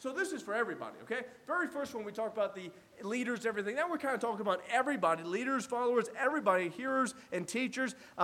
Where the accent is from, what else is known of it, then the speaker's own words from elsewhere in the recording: Indiana, United States; The reason why, because when I was growing up in Indiana, we'd go over at one of my neighbor's houses.